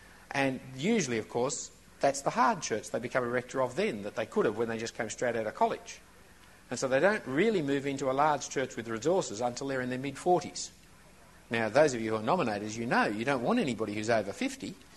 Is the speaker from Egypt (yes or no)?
no; Australia; being Australian, of course, it can't be any good.